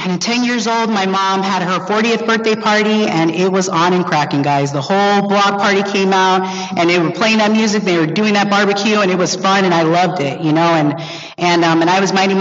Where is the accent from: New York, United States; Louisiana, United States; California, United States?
California, United States; Los Angeles; I was raised up in West Hollywood. I'm an LA girl, born and raised, and I know that's like rare.